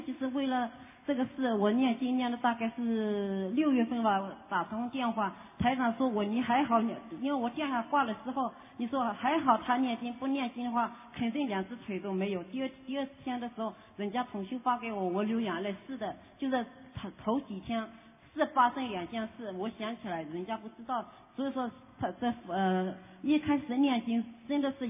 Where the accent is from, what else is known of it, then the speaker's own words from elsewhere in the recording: Austria; 我是奥地利来的，已经退休了，已经4-5年了